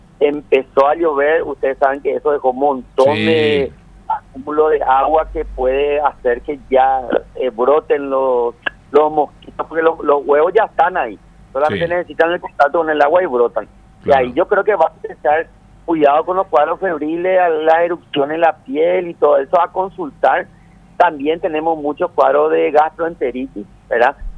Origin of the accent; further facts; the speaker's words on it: Paraguay; vamos a mejorar muchísimo como sociedad paraguaya, ¿verdad?